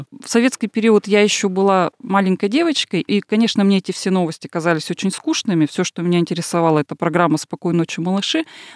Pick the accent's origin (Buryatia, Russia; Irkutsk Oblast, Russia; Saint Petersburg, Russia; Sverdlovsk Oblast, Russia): Irkutsk Oblast, Russia; Irkutsk; now in Moscow, Russia; Я родилась и выросла в Иркутске, и последние вот буквально 10 лет я живу в Москве.